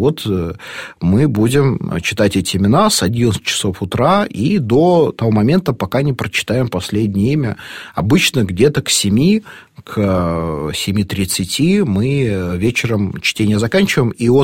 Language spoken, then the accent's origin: Russian; Moscow, Russia; а у москвичей был свой говор, своя языковая субкультура, и это интересно, мы... Акающий город, да, мы в этом смысле совершенно отличны от поволжских городов.